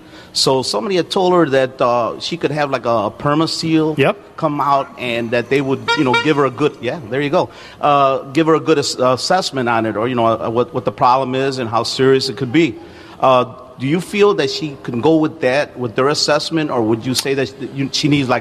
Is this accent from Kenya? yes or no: no; Alsip, Illinois, United States; I'm from right here in Alsip.